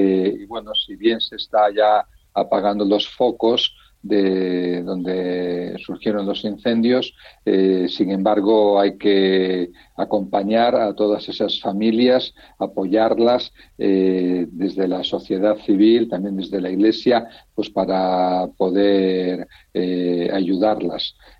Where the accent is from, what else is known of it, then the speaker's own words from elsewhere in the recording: Pamplona, Navarre, Spain; born there; also born or lived in Salamanca; yo nací en Pamplona, junto a mis papás son de Salamanca. Ellos fueron a vivir a Pamplona, allí nacimos 6 de los 7 hermanos, la pequeña Ana nació en Badajoz. Y luego mis padres, como son de Salamanca, volvimos a Salamanca.